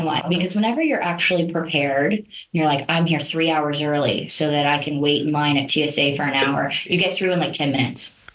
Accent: Agoura Hills, California, United States; also born or lived in Burbank; I grew up in the greater Los Angeles area.

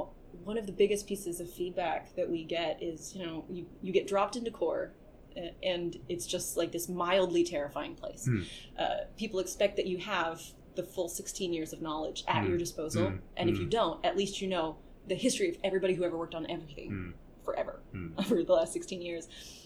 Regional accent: Kansas City, Missouri, United States; In my hometown of Kansas City, I had been doing a lot of work with with the urban core

